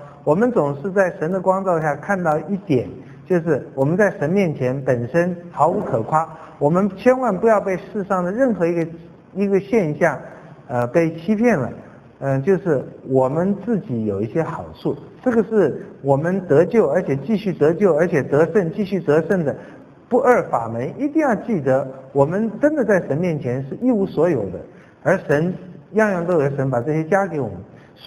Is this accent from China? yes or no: yes; China; 法利赛人是叫人看见，我们中国人爱面子，也有这样的麻烦，包括金钱的事，只是叫人家看见。